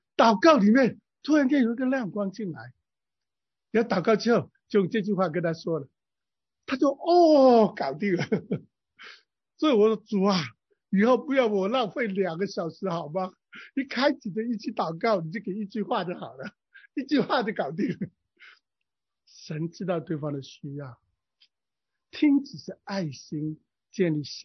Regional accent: China; 我们中国人把圣洁与道德那种完美，那种不犯罪等同

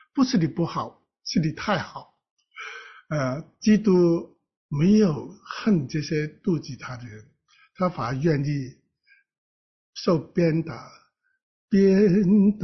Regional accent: Hong Kong; 我是香港人，香港是个功利主义，然后我们香港是崇拜有能者居之啊

